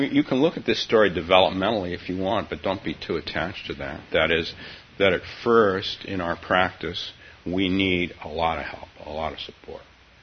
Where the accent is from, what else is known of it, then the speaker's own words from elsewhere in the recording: United States; Well, we're Americans. My take is that this is fine, but I'm an American.